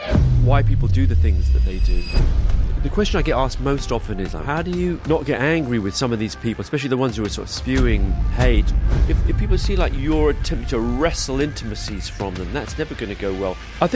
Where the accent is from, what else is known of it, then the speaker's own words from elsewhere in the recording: London, United Kingdom; also born or lived in Singapore; So I was raised, I was born in Singapore, where they were teaching. My brother was born in Uganda, where they were teaching at that time, my older brother. But then they settled in London.